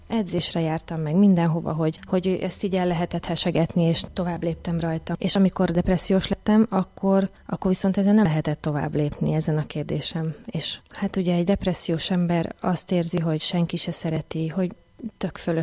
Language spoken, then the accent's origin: Hungarian; Újpest, Budapest, Hungary; Azt éltem meg nehézségként gyerekkoromban, hogy a hely, ahol laktunk, Újpesten nem volt egy keresztény hívő közeg.